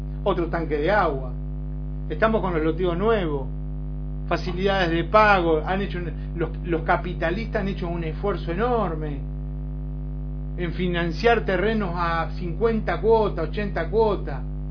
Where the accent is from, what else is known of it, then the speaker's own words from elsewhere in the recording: Empalme, Sonora, Mexico; Pero lo mismo pasó por Empalme. Pues yo conozco mi pueblo así. Así como la palma de mi mano conozco mi ciudad.